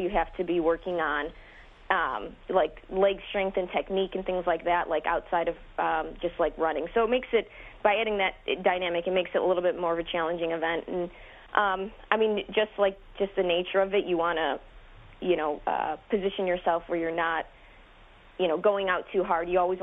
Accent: Chicago, Illinois, United States; From Chicago.

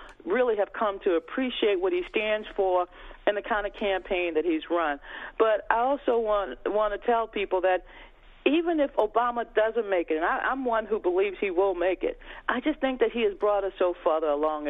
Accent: United States; I looked at it as I'm an American.

